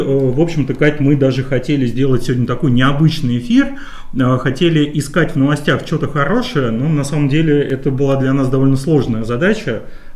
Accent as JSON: {"language": "Russian", "region": "Central Black Earth Region", "country": "Russia", "said": "мы с Катей из Черноземья."}